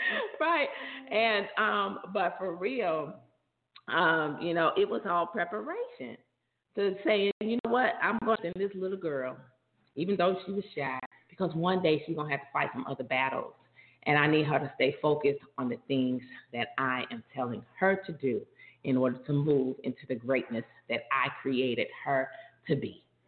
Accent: Paterson, New Jersey, United States; Like, I was that kid, even though I grew up in Patterson, my mom was an educator. So I never went to, many times I never went to school in the city that I grew up in.

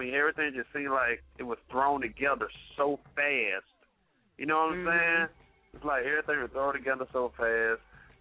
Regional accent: Alabama, United States; now in North Carolina, United States; I'm from Alabama, but I live in North Carolina right now, repping at NC.

